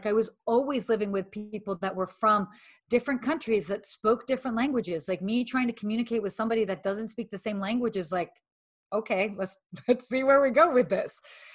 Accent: Atlanta, Georgia, United States; also born or lived in Saudi Arabia / London; I lived in Saudi Arabia until I was 6. And then my parents separated. And then I lived in London, England until I was like 8. And then I moved to Atlanta.

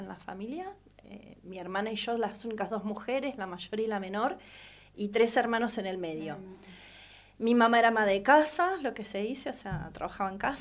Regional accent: Bonifacio, Buenos Aires Province, Argentina; born there; also born or lived in Henderson / Salazar / La Plata; Yo fui una migrante toda mi vida desde que nací. Nací en Bonifacio, Laguna Encina, partido de Guaminí, cerca de Pigüé, Bahía. Está a 200 y pico kilómetros también de Bahía, pero provincia de Buenos Aires.

